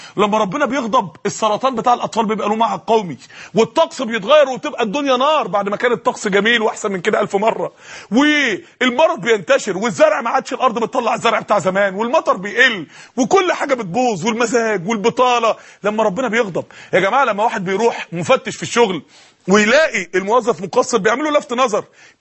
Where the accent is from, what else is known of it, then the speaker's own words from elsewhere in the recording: Egypt; يعني ايام ما كانت عندنا في مصر البنتاجون طلعت